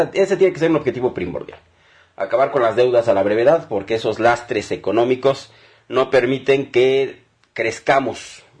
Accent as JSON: {"language": "Spanish", "country": "Mexico", "said": "Yo creo que todos somos mexicanos iguales"}